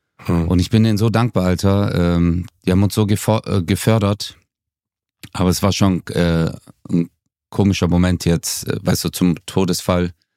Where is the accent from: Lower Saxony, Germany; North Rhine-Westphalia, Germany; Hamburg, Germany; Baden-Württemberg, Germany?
Baden-Württemberg, Germany; Stuttgart; Also ich komme ja aus Stuttgart